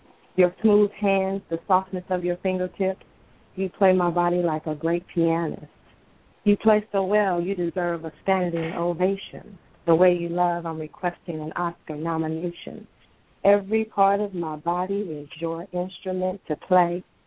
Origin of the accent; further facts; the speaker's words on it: Kansas City, United States; I grew up in Kansas City, and so you hear, you know, from where I'm from, women don't really talk about their sexuality as much.